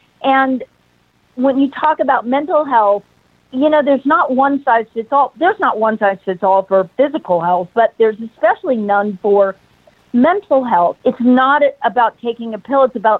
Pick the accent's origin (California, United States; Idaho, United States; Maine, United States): Idaho, United States; But but I've always felt, even when I was little, you know, growing up in Idaho, and I go out to there's a memorial out in a beautiful spot on the river.